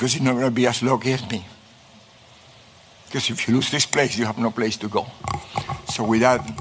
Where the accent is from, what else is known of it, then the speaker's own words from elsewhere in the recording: Cuba; now in United States; tell him about I came from Cuba and blah, blah, blah.